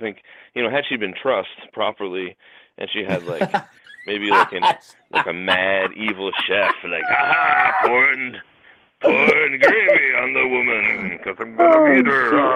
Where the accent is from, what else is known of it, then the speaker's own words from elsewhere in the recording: New York, United States; come on, man, we're from New York. I see all sorts of shit.